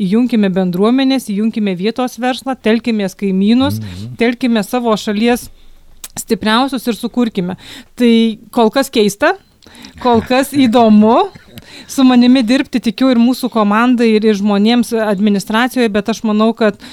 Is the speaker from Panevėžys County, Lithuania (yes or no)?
no; Alytus County, Lithuania; also born or lived in Kaunas / Vilnius; niekada nebuvau atitrūkusi nuo savo gimtojo krašto, Lazdijų rajone, nedideliame kaime gimiau, užaugau, tik tai studijų laikotarpiu studijavau Kaune, po to dirbau Vilniuje ir labai retas savaitgalis buvo tas, kurį nevykdavau į Dzūkiją